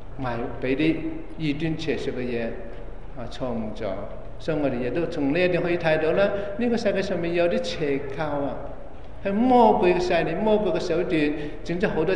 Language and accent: Cantonese; China; 即係我哋中國人係禮儀之邦嚟嘅啊，但係好多時候咧，我哋中國人反而咧呢種基本嘅禮貌都冇咗啦咁樣。